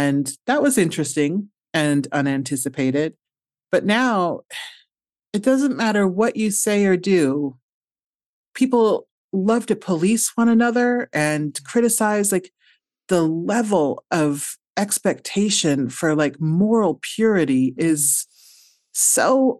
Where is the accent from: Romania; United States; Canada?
United States; Omaha, Nebraska; I'm from Omaha, Nebraska, and there are not a lot of people from Nebraska, and especially not a lot of Haitian Americans or Black women.